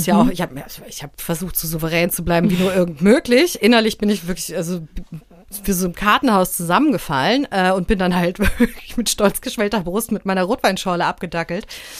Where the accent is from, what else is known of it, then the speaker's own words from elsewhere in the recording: Germany; ich stehe da also als Piefke, als deutschester Tourist von allen